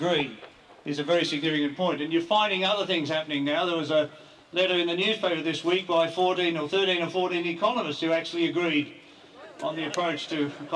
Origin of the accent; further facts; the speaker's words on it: Australia; But I am embarrassed as an Australian